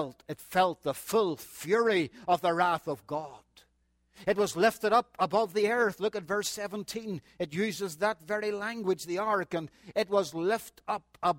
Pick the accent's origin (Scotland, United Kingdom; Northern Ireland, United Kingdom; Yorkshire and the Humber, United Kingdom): Northern Ireland, United Kingdom; we're from Northern Ireland